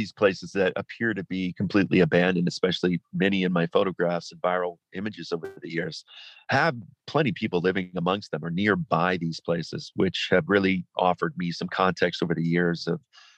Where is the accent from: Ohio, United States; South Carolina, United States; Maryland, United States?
Ohio, United States; Cleveland; Well, I grew up in Cleveland, Ohio, Rust Belt section of America, for those who are not aware.